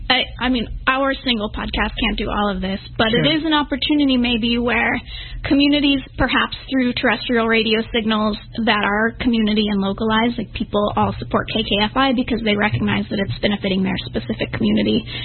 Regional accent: Kansas, United States; I'm from Kansas, so the war on the arts is like it started in Kansas.

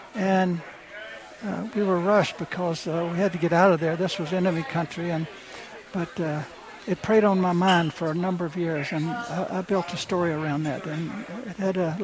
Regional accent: Temple, Texas, United States; Central Texas, Temple.

